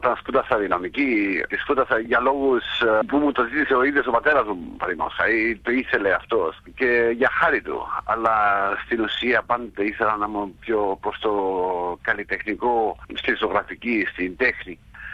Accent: Kyrenia District, Cyprus; also born or lived in Sydney, Australia; να καταλήξω στην Κύπρο. Είναι ο τόπος που ταυτίζομαι από όλες τις πλευρές. Είναι ο τόπος που έχω μεγαλώσει. Ο πατέρας με τα βνοάει, ο αγρός της Κερίνιας. Παρόλο που γεννήθηκα στο Σίδνεϊ και το αγαπάω, έχει αλλάξει πάρα πολύ για μένα.

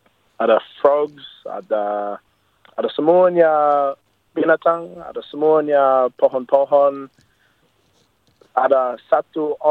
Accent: Australia; Indonesian is a second language; selama kehidupan kami sebagai orang Australia

